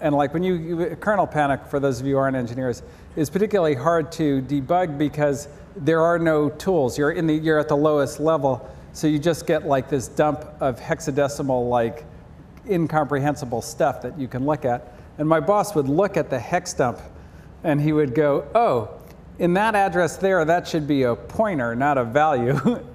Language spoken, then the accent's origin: English; Berkeley, California, United States; Basically, I grew up in Berkeley, I had never been over here